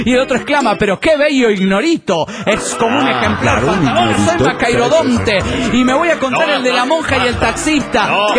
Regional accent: Toluca, State of Mexico, Mexico; de Toluca, México.

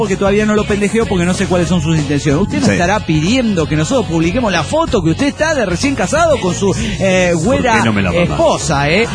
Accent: Tarija, Bolivia; de Tarija, Bolivia.

